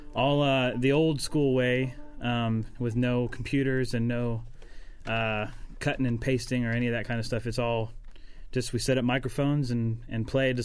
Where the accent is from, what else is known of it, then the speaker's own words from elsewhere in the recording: Ohio, United States; Well, you know, I'm from Ohio originally